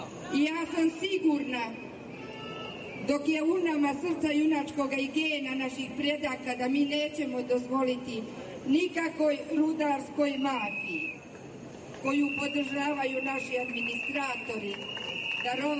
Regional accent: Pranjani, Moravica District, Serbia; Ja dolazim iz Pranjana, ispod Ravne Gore, ispod Suobora

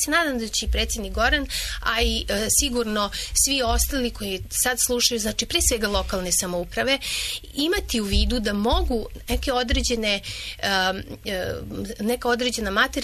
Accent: Serbia; Kod nas u Srbiji imate situaciju da mi imamo, znači zahvaljujući Turskoj vladavini, ali imamo neki uticaj turske kuhinje kod nas.

